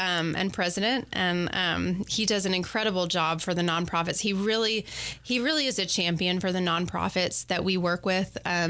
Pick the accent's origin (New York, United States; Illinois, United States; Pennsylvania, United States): Illinois, United States; Chicago; also born or lived in Fort Worth; I grew up in Chicago, actually. But, you know, I've lived in Chicago most of my childhood. And then I went to Fort Worth for school and stuck around. And I just kind of kept moving further and further east.